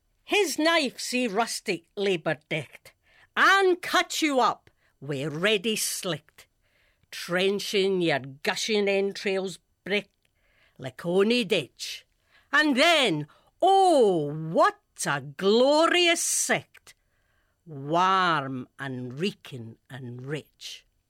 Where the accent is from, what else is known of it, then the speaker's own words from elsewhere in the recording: Glasgow, Scotland, United Kingdom; now in Northampton, United Kingdom; I'm from Glasgow.